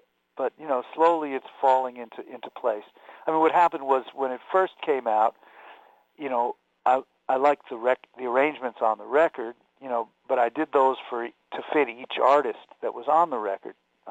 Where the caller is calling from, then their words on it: Brooklyn, New York, United States; I'm calling from my apartment on a fifth floor of a walk-up in Brooklyn.